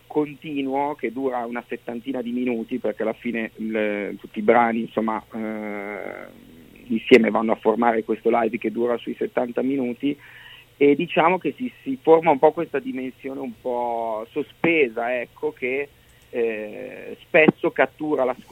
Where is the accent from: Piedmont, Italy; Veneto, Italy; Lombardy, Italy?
Lombardy, Italy; Milan; a Milano, la città, insomma, la mia città natale dove viviamo